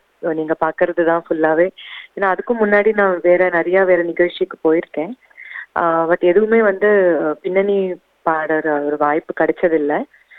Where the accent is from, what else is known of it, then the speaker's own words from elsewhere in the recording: Hyderabad, Telangana, India; நான் வந்து ஹைதராபாத்ல தான் பிறந்து வளர்ந்தேன். ஸோ அதனால வந்து எனக்கு தமிழ் தெலுங்கும் தெரியும்.